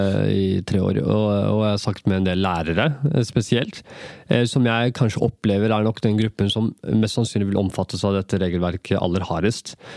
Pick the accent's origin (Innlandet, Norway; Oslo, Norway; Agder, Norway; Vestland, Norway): Oslo, Norway; For der jeg kommer fra, altså Mortensrud. Men der foreldrene mine kommer fra, Tyrkia